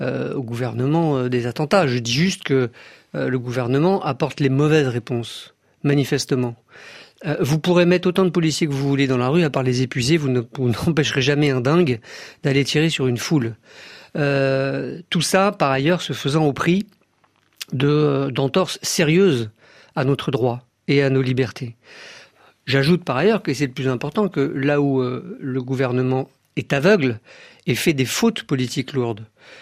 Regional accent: France

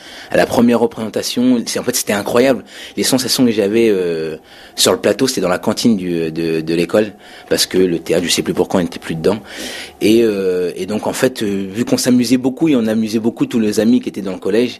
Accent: Vernon, Normandy, France; Vernon, dans ma ville d'origine. Je suis normand, je suis vernonnais.

